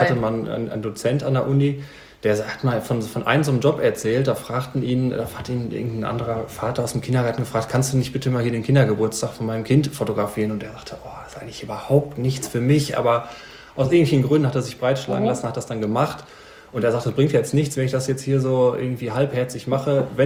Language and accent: German; Hamm, North Rhine-Westphalia, Germany; Also ich bin auch hier in Hamm zur Schule gegangen und bin dann nach der 10. Klasse abgegangen, auf Wunsch der Schule sozusagen.